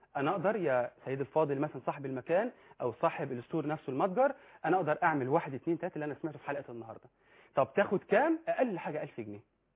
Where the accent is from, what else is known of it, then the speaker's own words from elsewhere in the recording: Egypt; accent: Egyptian colloquial Arabic; انا بتكلم باللهجه العاميه المصريه